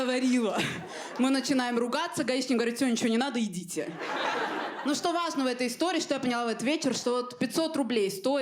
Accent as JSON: {"language": "Russian", "country": "Armenia", "said": "В плане, я же армянка. Ну, у нас же реально все умеют."}